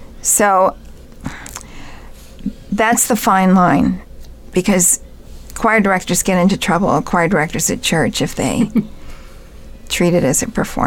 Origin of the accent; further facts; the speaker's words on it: Wilmington, Ohio, United States; my parents had the foresight to start me off with piano lessons when I was six at the college in my hometown, which was Wilmington College.